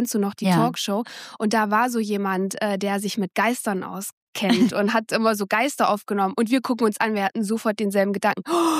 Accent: Dingelstädt, Thuringia, Germany; Nee, die ganze Area heißt Eichsfeld, relativ groß. Und ich bin in Dingelstädt groß geworden.

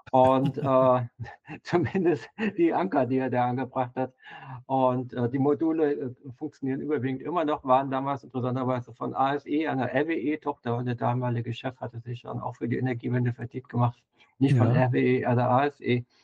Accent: Saarland, Germany; aus dem Osten, der Pfalzkreis, kurz vor der Pfalz und genau genommen in der Nähe von Homburg.

